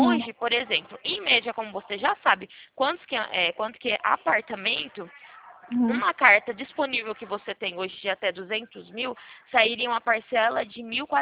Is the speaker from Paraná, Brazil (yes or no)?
no; Ribeirão Preto, São Paulo, Brazil; como eu sou de Ribeirão Preto também